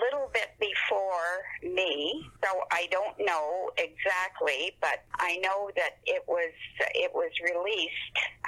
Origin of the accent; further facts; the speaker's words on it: Ottawa, Ontario, Canada; also born or lived in Montreal; I was born in Montreal, and my parents moved to Ottawa. I think I was 7.